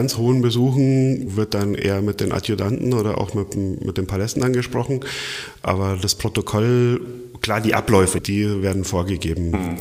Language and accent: German; Germany; Wenn ich jetzt mal als Deutscher sagen kann, wir haben ja auch nicht die allerbeste in der Welt, den besten Ruf.